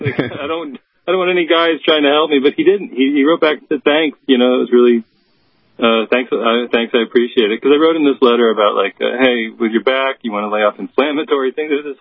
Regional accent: East Coast, United States; I mean, that's a very East Coast, and I'm from the East Coast, and that's a very East Coast thing to say.

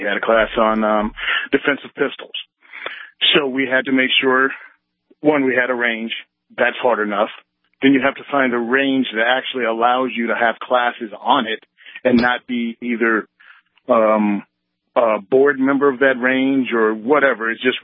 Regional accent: Virginia, United States; moved away as an adult; now in New Jersey, United States; I'm from Virginia originally, where we had a lot of freedom when I was growing up in regards to firearms. And then I joined the military. And after I did my time in the Marine Corps, I got out and moved to New Jersey

